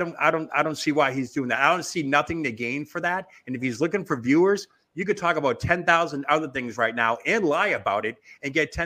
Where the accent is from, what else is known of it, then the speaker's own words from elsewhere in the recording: Quincy, Massachusetts, United States; I was born and raised in Quincy, 8 miles south of Boston.